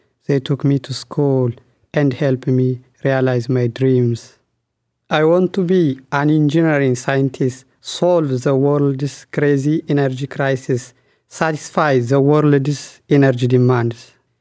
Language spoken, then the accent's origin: English; Ethiopia; I am from Ethiopia.